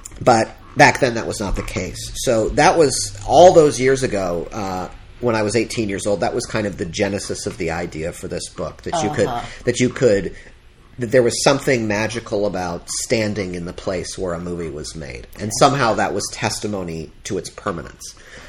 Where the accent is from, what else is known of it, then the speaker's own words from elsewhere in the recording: Ann Arbor, Michigan, United States; Yeah, I mean, growing up in Ann Arbor, Michigan, the most obvious example is my beloved University of Michigan football team.